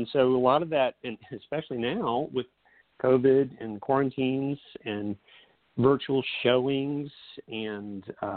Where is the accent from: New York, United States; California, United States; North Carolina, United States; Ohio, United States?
North Carolina, United States; Asheville; You know, I grew up in Asheville, North Carolina, so that's my home. And that's where I am today.